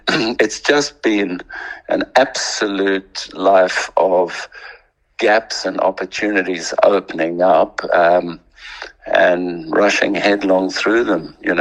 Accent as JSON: {"language": "English", "country": "South Africa", "also_born_or_lived": "Isle of Man", "lives_now": "Australia", "said": "Well, look, I'd spent 3 years on the Isle of Man. I come from South Africa."}